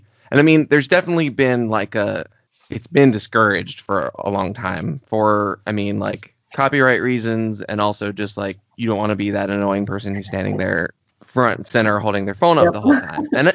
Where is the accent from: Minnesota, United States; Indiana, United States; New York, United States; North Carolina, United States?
North Carolina, United States; We're brothers, so I grew up in North Carolina.